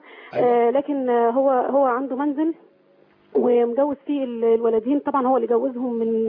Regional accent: Cairo, Cairo Governorate, Egypt; انا من فيصل. من القاهره. من القاهره.

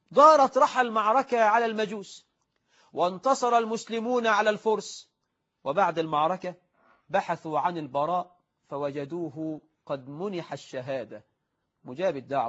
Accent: Egypt; فاللهم اجعل بلدنا مصر آمنة مطمئنة

